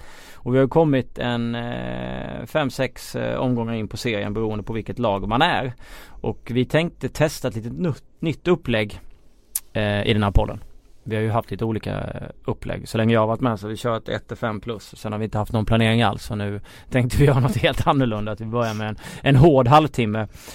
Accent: Småland, Sweden; accent: Småland; min småländska stämma har ni nog hört.

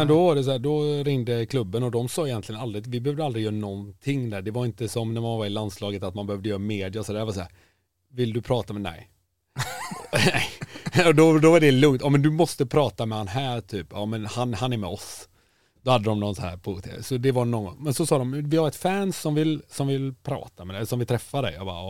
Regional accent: Kungälv, Västra Götaland County, Sweden; Jag är från Kungälv liksom.

